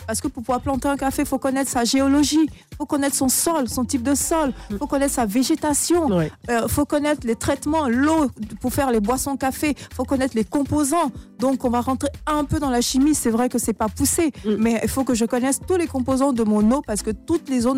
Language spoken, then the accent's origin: French; Montagnes, Côte d’Ivoire; also born or lived in abroad; Et quand je suis venue en Côte d'Ivoire, je suis partie dans ma région naturellement.